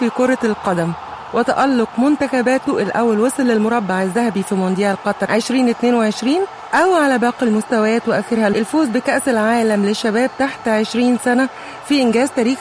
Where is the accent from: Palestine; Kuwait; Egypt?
Egypt; والطبيعي كمصريين نسأل نفسنا هم وصلوا ليه وإحنا خرجنا ليه